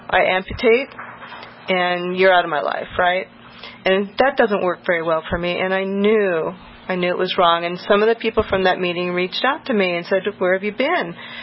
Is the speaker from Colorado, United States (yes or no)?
yes; Longmont, Colorado, United States; I'm from Longmont.